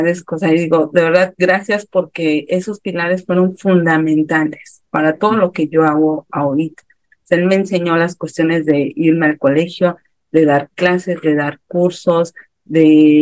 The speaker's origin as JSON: {"language": "Spanish", "region": "Mexico City", "country": "Mexico", "said": "ya estoy a punto casi de los 16 años de vivir acá. Yo soy de Ciudad de México, estudié en la UNAM, en la Facultad de Contaduría."}